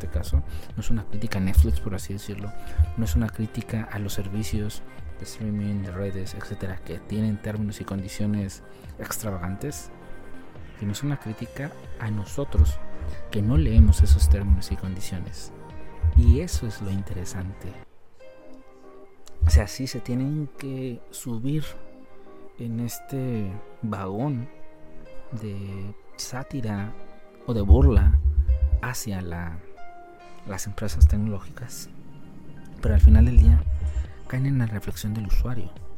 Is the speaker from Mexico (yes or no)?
yes; Mexico; siendo yo mexicano